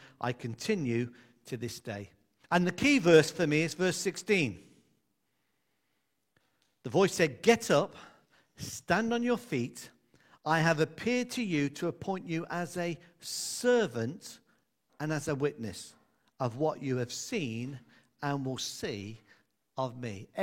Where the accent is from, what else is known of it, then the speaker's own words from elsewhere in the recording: United Kingdom; But we're British, so often it's just a handshake.